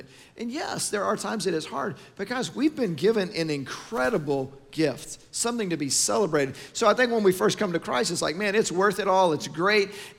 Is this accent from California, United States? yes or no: no; Arlington, Texas, United States; I grew up in Arlington. I grew up 10 minutes from Six Flags.